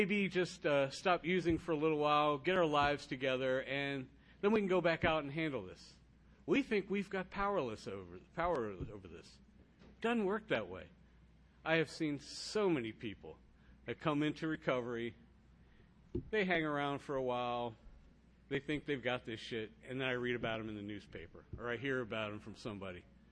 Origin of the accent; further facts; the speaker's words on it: Manassas, Virginia, United States; now in Southern Maryland, United States; And I say I'm from the Battlefield area, which is out by Manassas. I actually live over in Southern Maryland, but most of my meetings take place in Battlefield, so it's still my home.